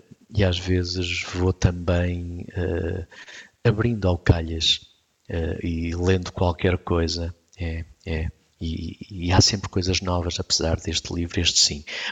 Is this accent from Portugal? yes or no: yes; Coimbra, Centro, Portugal; ia para o norte, portanto vinha de Lisboa para o norte, parava em Coimbra, onde nós vivíamos, onde eu ainda vivo